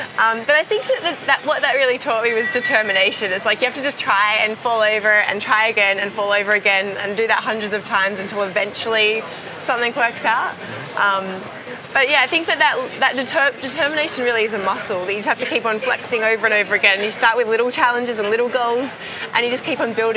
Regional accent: Perth, Western Australia, Australia; Perth, my hometown in Australia, which happens to be the most isolated city in the world

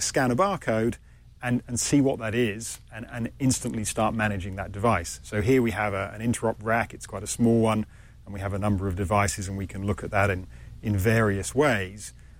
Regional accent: United Kingdom; now in San Luis Obispo, United States; I actually live in San Luis Obispo, which is about 3 hours down the coast, but obviously not from around here originally, from the UK.

